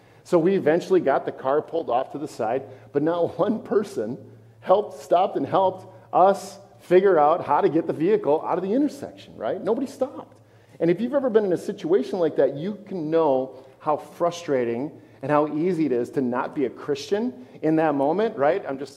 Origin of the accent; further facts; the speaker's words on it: Forest Lake, Minnesota, United States; And one day, driving through my hometown of Forest Lake, this thing literally died in the middle of the busiest intersection, right at 61 and Broadway in Forest Lake